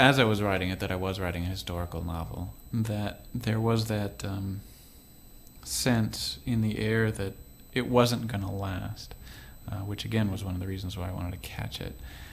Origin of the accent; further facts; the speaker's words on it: Seattle, Washington, United States; I'm from Seattle. I grew up there. It was not always like what it is now.